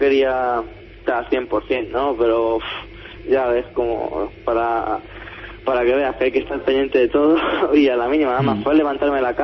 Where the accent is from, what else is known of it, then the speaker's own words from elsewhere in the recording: Madrid, Community of Madrid, Spain; Yo de Alameda de Osuna.